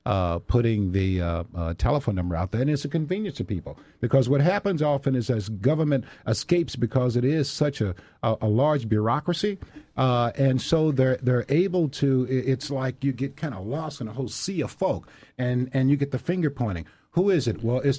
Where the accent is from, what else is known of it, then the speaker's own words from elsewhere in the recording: St. Louis, Missouri, United States; I'm from St. Louis and I care about St. Louis, as are a lot of people on our staff at Fox 2. I went to Vashon High School, then went on to Cornell University, then came back here to St. Louis. So this is my home.